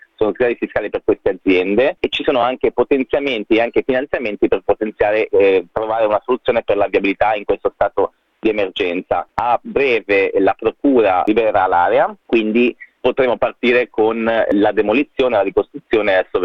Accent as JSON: {"language": "Italian", "town": "Genoa", "region": "Liguria", "country": "Italy", "said": "Io ripeto, sono genovese"}